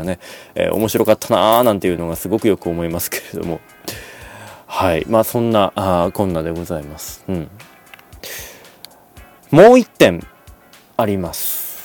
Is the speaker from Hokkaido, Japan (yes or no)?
yes; Sapporo, Hokkaido, Japan; 僕がずーっと札幌生まれ札幌育ちですから、職場も今札幌ですから、札幌から出てないんです。